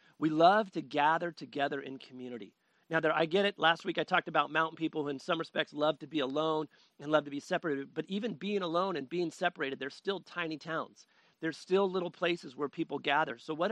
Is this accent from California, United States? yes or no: yes; Sacramento, California, United States; When I was a kid growing up in Sacramento, California, I lived in the San Joaquin Valley.